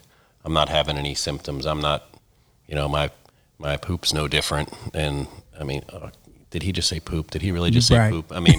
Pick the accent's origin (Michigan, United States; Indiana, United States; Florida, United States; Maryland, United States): Maryland, United States; Baltimore; also born or lived in Philadelphia, United States; but I grew up in Baltimore and spent years in Philly.